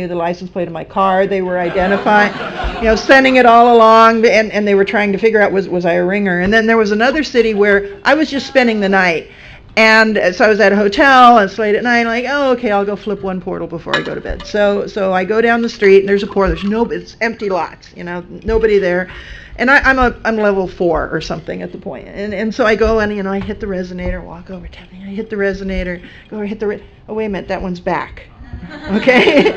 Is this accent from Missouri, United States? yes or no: yes; St. Louis, Missouri, United States; oh, hi, you know … I'm visiting from St. Louis